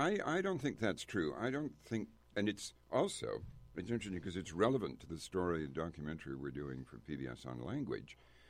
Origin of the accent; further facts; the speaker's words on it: Nova Scotia, Canada; a spirit of the time in Nova Scotia where I grew up where we looked for our values to London before we looked anywhere else.